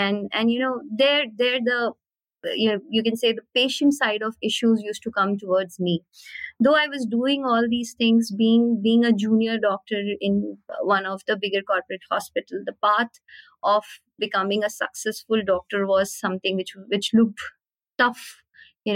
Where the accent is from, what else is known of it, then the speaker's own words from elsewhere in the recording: Hisar, Haryana, India; born there; also born or lived in Bihar; So I was born in India in a very small town, you can say, in Haryana, that's called Hisar. Moved to multiple places.